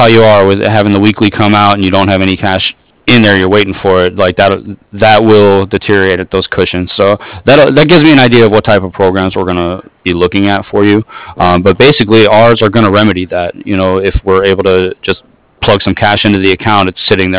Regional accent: Toledo, Ohio, United States; Oh, okay. I'm from Toledo, so...

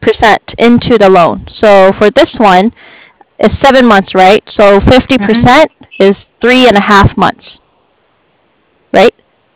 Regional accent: Berkeley, California, United States; I lived in Berkeley. I grew up in Berkeley, very cold.

